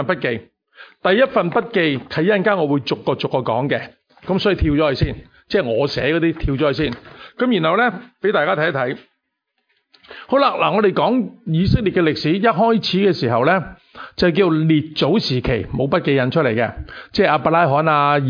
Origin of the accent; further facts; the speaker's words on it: China; 我系中国人生嘅中国人啦，系咪先？